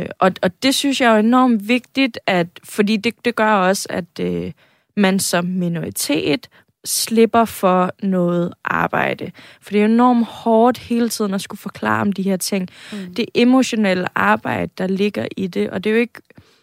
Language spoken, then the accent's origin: Danish; Greenland; now in Denmark; Jeg er grønlænder.